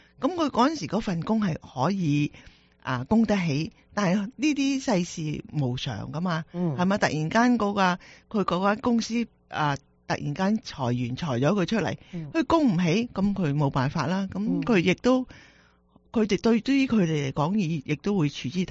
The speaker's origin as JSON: {"language": "Cantonese", "country": "China", "said": "我中国人反而冇咁做喎。"}